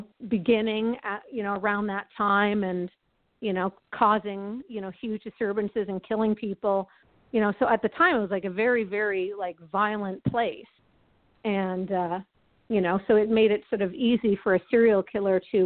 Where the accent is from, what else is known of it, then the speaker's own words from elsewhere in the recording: Ottawa, Ontario, Canada; now in Los Angeles, United States; I came from Ottawa, which, you know, there's not very many murders in Ottawa. So when I moved to Los Angeles